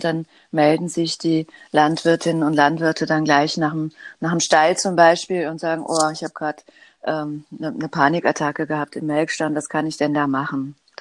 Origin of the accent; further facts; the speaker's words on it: Hamburg, Germany; Ich komme aus Hamburg und lebe in Hamburg im Alstertal. Ich bin 51 Jahre alt